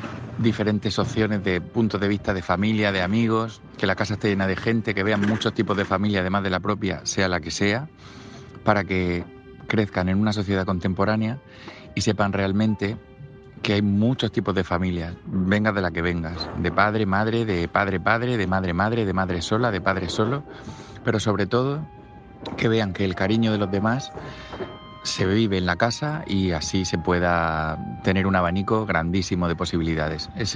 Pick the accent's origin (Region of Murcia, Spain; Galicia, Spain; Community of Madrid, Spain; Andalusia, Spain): Region of Murcia, Spain; Cartagena; de Cartagena